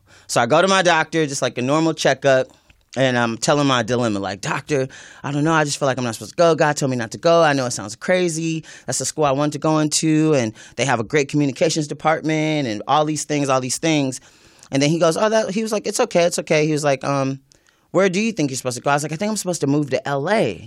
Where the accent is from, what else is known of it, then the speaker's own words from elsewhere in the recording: Riverside, California, United States; also born or lived in Los Angeles; I'm a Southern California native, which is kind of rare, especially in the industry. Most people move here. I was born in Riverside.